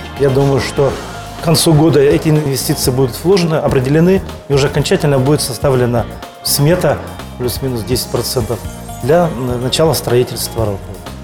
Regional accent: Sakhalin Oblast, Russia; born there; now in Khabarovsk, Russia; потому что я хоть родился на Сахалине, но приходится пользоваться самолетом.

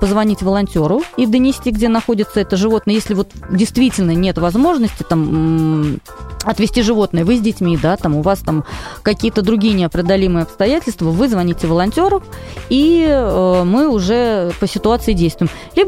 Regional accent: Orenburg, Orenburg Oblast, Russia; вот я вот просто из Оренбурга

